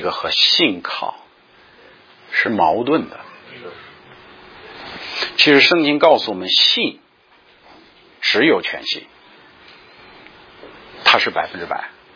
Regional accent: China; 他不懂我们中国人这个心复杂

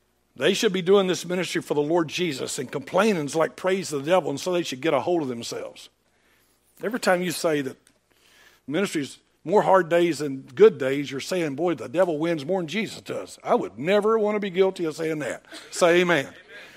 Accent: McEwen, Tennessee, United States; also born or lived in Nashville; I grew up in McEwen, Tennessee. That's the place I lived the longest. I was born in Nashville and lived all over the middle Tennessee, but I spent 7th grade through 12th grade in one place.

